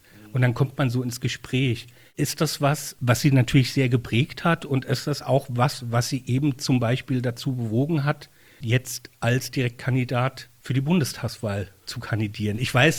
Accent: Mainz, Rhineland-Palatinate, Germany; ich bin Mainzer mit Herz und Seele

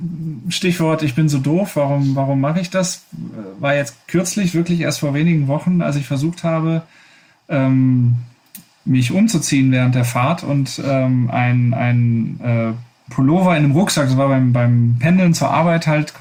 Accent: Wuppertal, North Rhine-Westphalia, Germany; als ich in einer ländlichen Gegend rund um meine Heimatstadt Wuppertal gefahren bin

